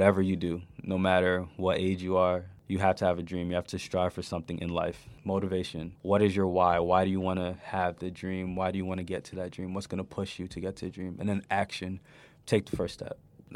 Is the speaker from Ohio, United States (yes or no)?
no; New York, United States; My second why, as a kid growing up in New York, I always knew and I realized that there's underprivileged people around in the world.